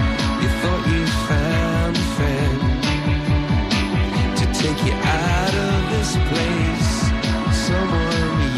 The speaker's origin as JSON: {"language": "Spanish", "region": "Magallanes", "country": "Chile", "said": "Yo conozco el parque, he ido muchas veces, soy magallánico"}